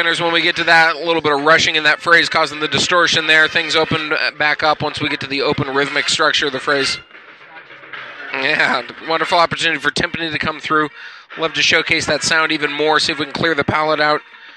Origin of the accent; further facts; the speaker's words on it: Fontana, California, United States; I'm from Fontana, California, and it is my privilege to be evaluating you in percussion tonight.